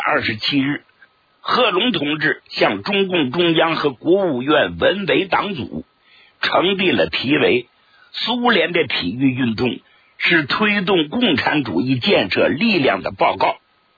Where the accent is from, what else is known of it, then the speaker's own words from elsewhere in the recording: China; 看看过去，看看现在，我们中国人真是感到无比的自豪啊